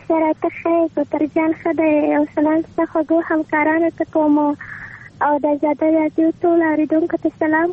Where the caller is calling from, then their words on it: Maidan Wardak, Afghanistan; ما له میدان ورته کولای چې نه اړیکه نیولې